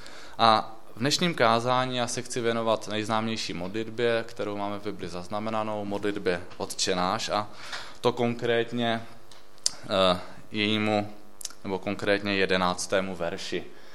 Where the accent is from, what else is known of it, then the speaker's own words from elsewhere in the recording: Brno, South Moravian Region, Czechia; moved away as an adult; now in Ostrava, Czechia; Já původně pocházím z Brna, s ženou jsme se stěhovali do Ostravy teďka v srpnu, takže asi před půl rokem